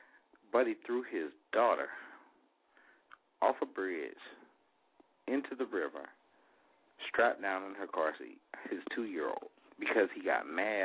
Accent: Pennsylvania, United States; If y'all know, I'm from the Keystone State, PA in the house, 412, what it is.

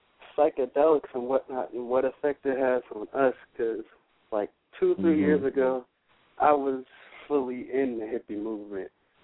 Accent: Oakland, California, United States; I'm from Oakland.

